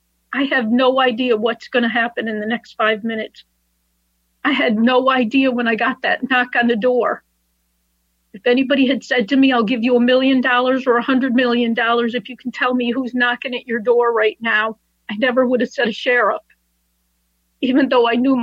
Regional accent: Florida, United States; from Southeast Florida, and I've been in the program quite a while.

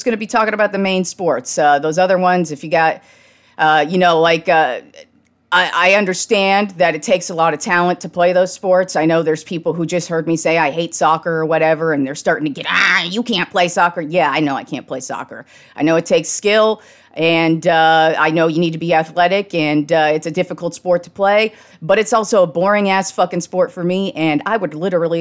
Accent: Reno, Nevada, United States; also born or lived in San Jose, United States; now in Austin, United States; Personally, I was born in San Jose, California, grew up in Reno, Nevada, and now spent the last 14 years here in Austin, Texas.

